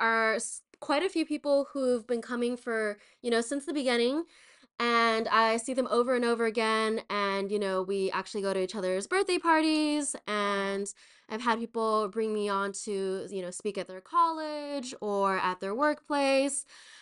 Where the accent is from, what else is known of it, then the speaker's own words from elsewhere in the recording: California, United States; So I'm originally from the Inland Empire. So for those of who don't know, that's east of LA. But I kind of just tell people LA because it's easy.